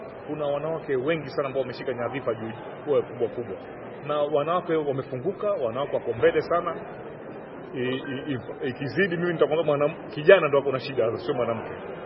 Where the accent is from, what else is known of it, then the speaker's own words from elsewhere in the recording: Kenya; kule kwetu Kenya